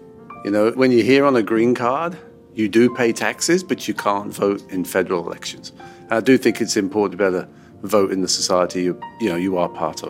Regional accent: Cambridge, East of England, United Kingdom; now in United States; I'm originally from the Cambridge area in the United Kingdom.

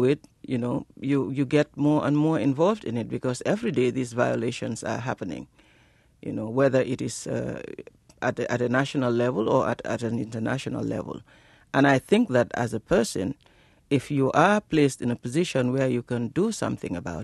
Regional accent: Gambia; I come from the Gambia

